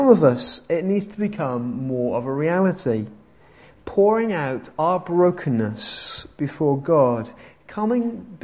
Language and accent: English; United Kingdom; As British people, we're fantastic at putting on a face, aren't we?